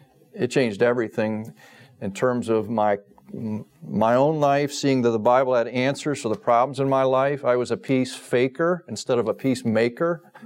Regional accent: Ohio, United States; I grew up in West Central Ohio, which may not mean anything to most of you, but that's farm country.

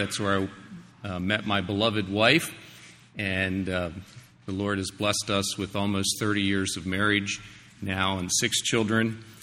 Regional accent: Westminster, Maryland, United States; And it's great to be in Maryland, which is my home state. And I grew up in Westminster

